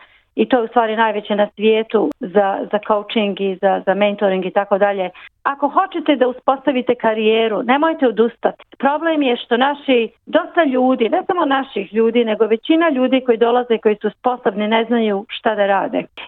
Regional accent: Banja Luka, Republika Srpska, Bosnia & Herzegovina; moved away as an adult; now in Australia; Bila sam te sreće da kod nas u Banja Luci, kad sam išla kroz i osnovnu i primary school i poslije, engleski je bio uvijek meni dobar

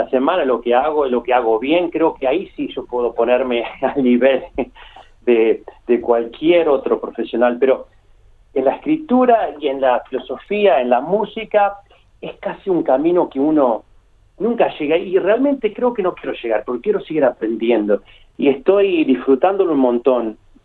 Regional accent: Uruguay; also born or lived in several countries; yo me siento uruguayo, sí, pero cuando escribo trato de ser más universal, cosmopolitano, digamos, porque soy así, digamos, he viajado mucho, he vivido en diferentes países

